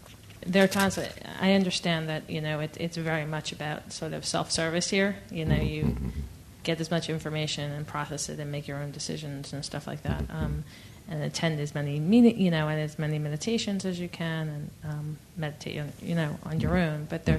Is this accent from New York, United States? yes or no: yes; New York, United States; I'm somewhat new to meditation and Buddhist practice, and I'm actually from New York.